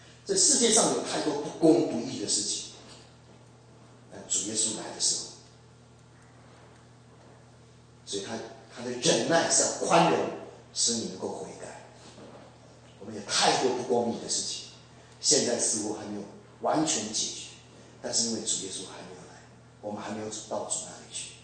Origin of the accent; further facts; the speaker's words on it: Taiwan; 所以我们台湾话有句很好玩的话